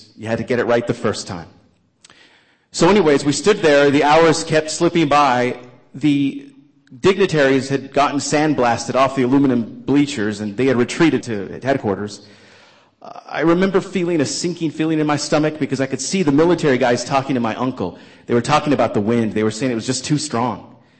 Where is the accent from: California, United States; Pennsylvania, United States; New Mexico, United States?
New Mexico, United States; We finally arrived at headquarters at White Sands Missile Range, about 2 hours north of my hometown there in New Mexico.